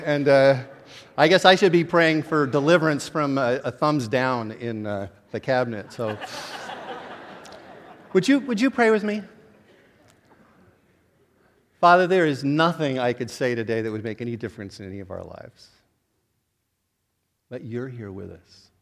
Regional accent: Sewickley, Pennsylvania, United States; My wife Sue and I grew up in Swickley, and no, not that part of Swickley, she was more from the sticks

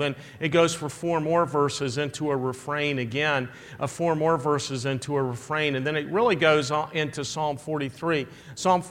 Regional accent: Southern United States, United States; I grew up in the South, and I love the blues.

